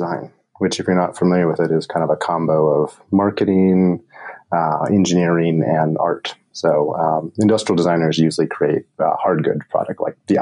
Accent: Gold Beach, Oregon, United States; also born or lived in Hawaii / California; But early childhood was a place called Gold Beach, Oregon.

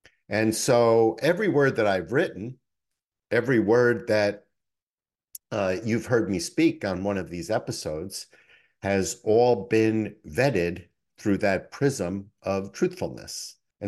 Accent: New York City, New York, United States; I'm from the Bronx and I am a real straight talker.

